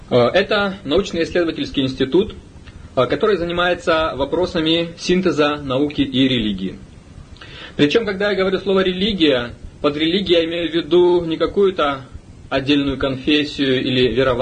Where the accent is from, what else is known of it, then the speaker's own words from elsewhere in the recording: Vladivostok, Primorsky Krai, Russia; born there; Сам я родился во Владивостоке в 60-м году.